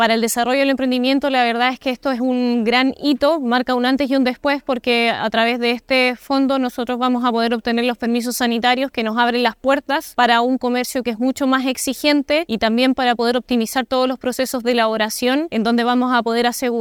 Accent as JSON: {"language": "Spanish", "town": "Panguipulli", "region": "Los Ríos", "country": "Chile", "said": "soy de Panguipulli."}